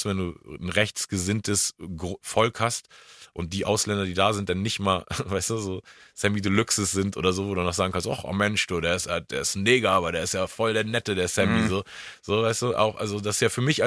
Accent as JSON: {"language": "German", "region": "Hamburg", "country": "Germany", "tie": "born or raised there", "said": "wir sind trotzdem irgendwie in Schmelztiegeln aufgewachsen. Ne? So, also … war mit aus Frankfurt, irgendwie … aus Stuttgart, ich Hamburg"}